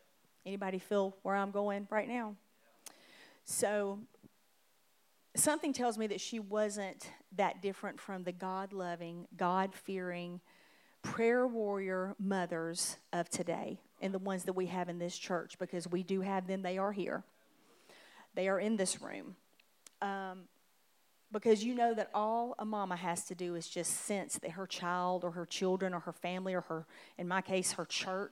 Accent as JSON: {"language": "English", "region": "Georgia", "country": "United States", "said": "It makes me sound like I'm not from Georgia."}